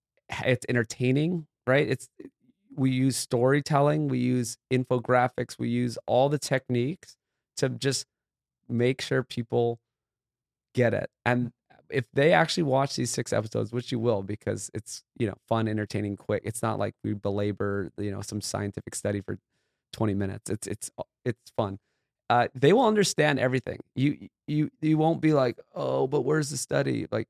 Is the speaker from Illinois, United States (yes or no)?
no; Hawaii, United States; And I actually teamed up with my good friend I grew up with in Hawaii, who's a filmmaker and producer